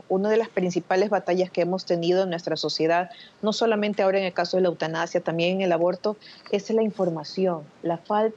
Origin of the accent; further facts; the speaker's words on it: Ecuador; creo que no solo como ecuatorianos